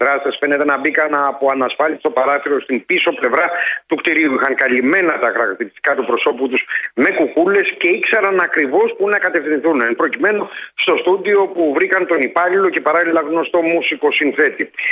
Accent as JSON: {"language": "Greek", "town": "Patras", "region": "Western Greece", "country": "Greece", "said": "στην πατρίδα μου, στην Πάτρα, στην περιοχή Σύνορα"}